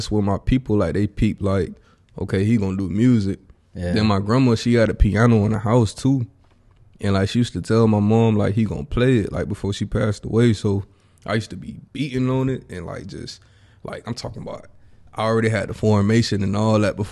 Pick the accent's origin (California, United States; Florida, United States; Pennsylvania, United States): Florida, United States; Tampa; yeah, I was actually, I was born in Progress Village, the south side. Then I grew up on the north side of Tampa, and that's pretty much where I've been, like, since.